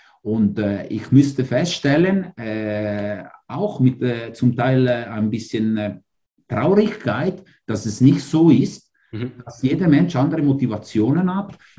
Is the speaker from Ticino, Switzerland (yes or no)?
yes; Ticino, Switzerland; German is a second language; ich als nicht Deutsch sprechende oder als einer, wo Deutsch vor 20 Jahren lernen müsste und als Tessiner